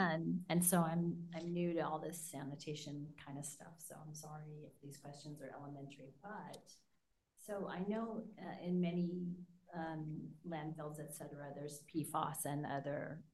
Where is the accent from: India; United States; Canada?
United States; Salinas, California; I grew up in Salinas, even though I'm on the board in Santa Cruz